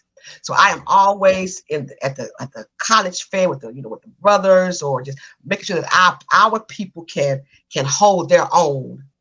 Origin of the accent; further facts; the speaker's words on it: Tennessee, United States; So I was raised in Tennessee.